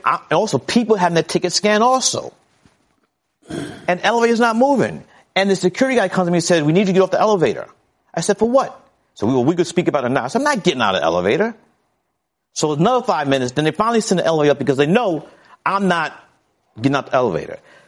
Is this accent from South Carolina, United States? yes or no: no; Brooklyn, New York, United States; I grew up in Fort Greene, Brooklyn.